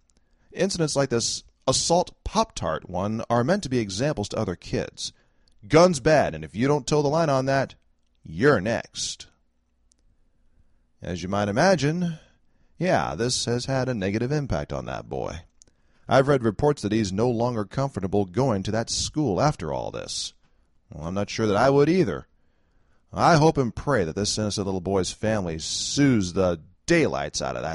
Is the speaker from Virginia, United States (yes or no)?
no; California, United States; As the Valley Girls from my home state of California might say, oh my God.